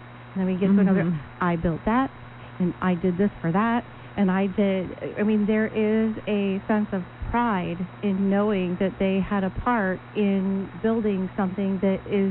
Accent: Midwest, United States; I'm from the Midwest, so I know about the Be the I in Indy.

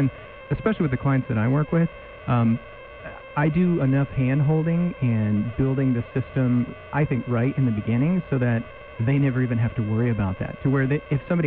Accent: Stockton, California, United States; I grew up in California, and so in Stockton, there were some summers where I think we peaked at about 110 degrees

